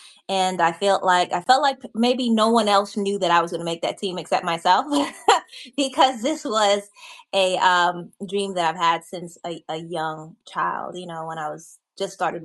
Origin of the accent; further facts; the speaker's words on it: Uniondale, New York, United States; also born or lived in Jamaica; I was born in Jamaica. I left Jamaica, you know, when I was almost 5 years old, and came to New York, Uniondale, New York.